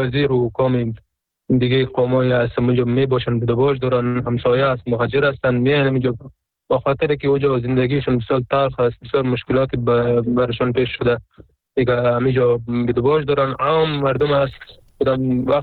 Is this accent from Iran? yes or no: no; Afghanistan; در اصل افغان خب کل افغان هستیم، چی اون پشتون هستیم، ما هم پشتون هستیم